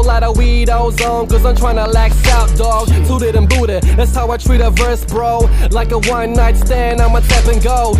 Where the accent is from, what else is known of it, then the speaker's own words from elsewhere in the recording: Philippines; I'm Filipino, spitting hot like jalapenos.